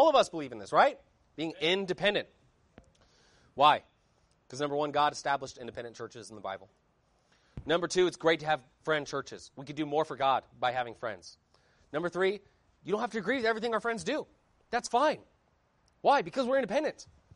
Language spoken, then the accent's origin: English; Northwest, United States; You know, I grew up in the Northwest